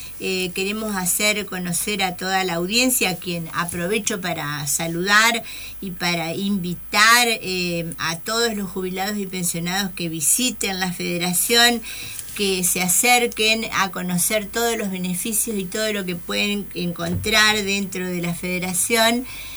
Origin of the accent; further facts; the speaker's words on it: Rosario del Tala, Entre Ríos, Argentina; Yo soy de Rosario del Tala, ajá, originaria de Rosario del Tala. O sea que viajo continuamente, estoy 3 días acá en Paraná y bueno, el resto de la semana estoy en Rosario del Tala.